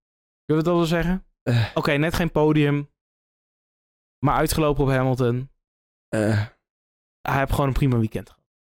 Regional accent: Brazil; Ik ben van Brazilië, ben ik beter.

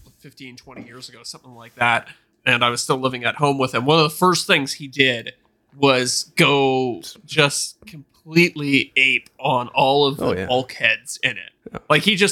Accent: Canada; Because I'm a Canadian, as many of you know, and when I went to enter my Canadian address

